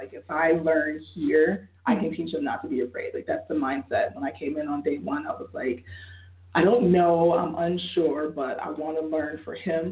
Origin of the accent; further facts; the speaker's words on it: Buffalo, New York, United States; born there; Yes, I was born here in Buffalo. I live right down the street, actually, not too far from here.